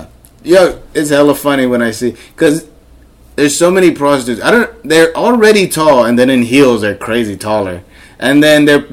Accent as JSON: {"language": "English", "town": "Oakland", "region": "California", "country": "United States", "said": "I get very specific. I am from Oakland."}